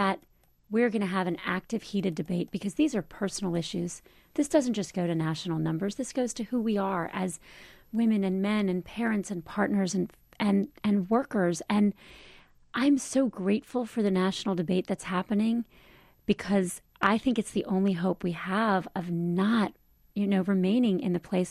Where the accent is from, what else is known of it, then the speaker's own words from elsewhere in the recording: Miami, Florida, United States; born there; I was born in Miami. I recognize the fortune of my birth.